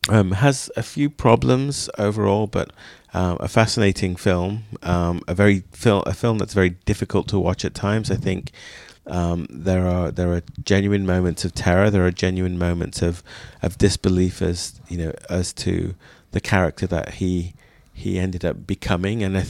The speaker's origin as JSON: {"language": "English", "region": "England", "country": "United Kingdom", "tie": "born or raised there", "said": "we grew up in England and we lived through the 70s and 80s in England."}